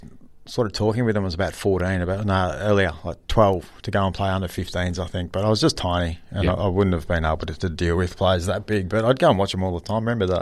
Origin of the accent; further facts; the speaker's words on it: Whittington, Victoria, Australia; Yeah, no, mate. I'm the hood from the hood, the middle of Solar Drive.